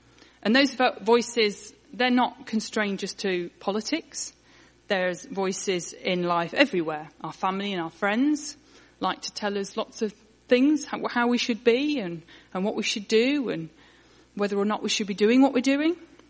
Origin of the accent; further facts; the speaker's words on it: Sheffield, Yorkshire and the Humber, United Kingdom; moved away as an adult; And I come from a town called Sheffield in Yorkshire, in England, up north.